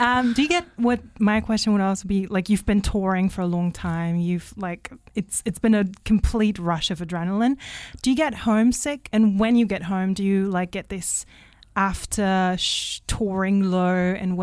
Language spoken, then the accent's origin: English; Berlin, Germany; I'm from Berlin and I thought like that's near the water.